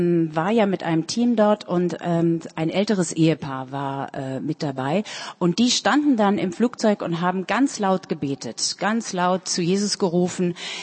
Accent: Germany; Und ich war ja Deutsche, ich verstand also ihre Sprache gut.

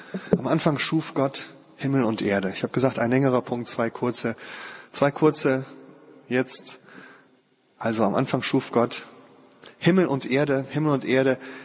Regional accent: Krefeld, North Rhine-Westphalia, Germany; Ich komme ja aus Krefeld.

